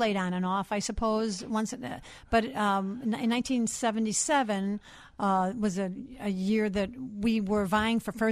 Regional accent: Chicago, Illinois, United States; I was born in Chicago, and I went to Roosevelt High School. On the Northwest Side.

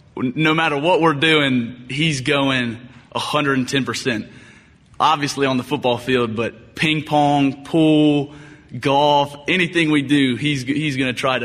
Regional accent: Georgia, United States; I'm from Georgia, the great state of Georgia

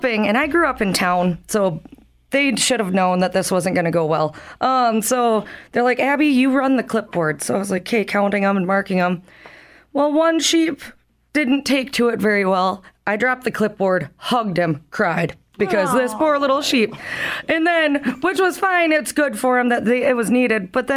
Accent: Marion, South Dakota, United States; So my first, I grew up in Marion, South Dakota, and every year at the town celebration, they did a big Chislik feed.

